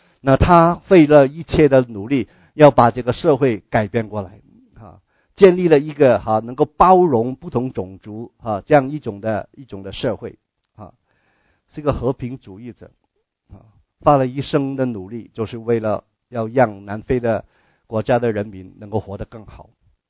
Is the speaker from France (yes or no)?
no; Hong Kong; 我不是从新加坡来我从香港来